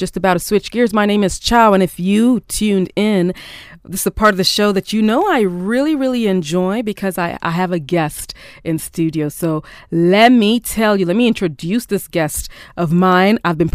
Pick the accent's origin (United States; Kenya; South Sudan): Kenya; Gotta thank you as a Kenyan artist. You're putting us on the map.